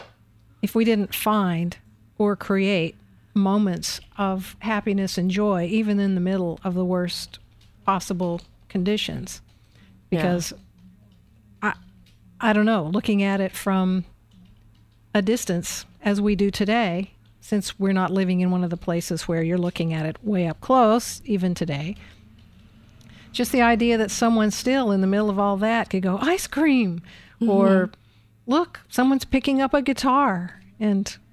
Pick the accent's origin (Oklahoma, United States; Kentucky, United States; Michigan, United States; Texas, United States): Oklahoma, United States; because I was taught about it growing up in Oklahoma.